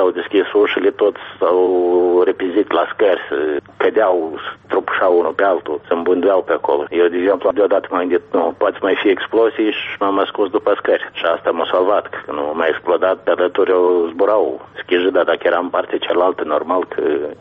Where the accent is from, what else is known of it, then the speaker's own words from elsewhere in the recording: Moldova; Mie îmi pare că noi, ca moldoveni, încă nu putem să ne arătăm dignitatea noastră, mândria noastră.